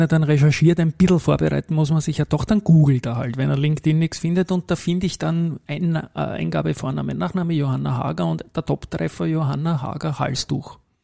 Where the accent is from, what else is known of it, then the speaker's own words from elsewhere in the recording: Salzburg, Austria; als Salzburgerin habe ich dann natürlich einen starken Connex auch zu Scholdern.